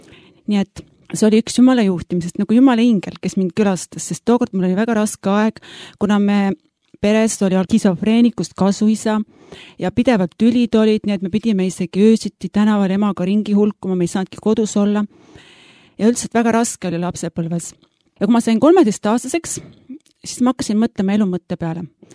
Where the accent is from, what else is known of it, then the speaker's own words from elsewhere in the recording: Tallinn, Harju County, Estonia; Olen sündinud ja kasvanud Tallinnas ja olen pärit mitte kristlikust perest.